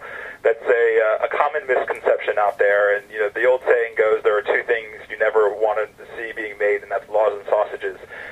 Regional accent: Atlanta, Georgia, United States; Well, I'm a southern guy. I'm from Atlanta.

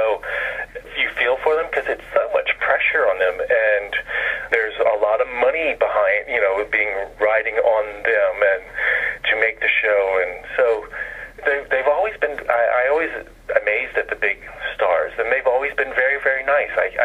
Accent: Louisiana, United States; also born or lived in Mississippi; And I grew up in the South in Louisiana, Mississippi, and I used to sing songs from Oklahoma on the tractor, cutting the green.

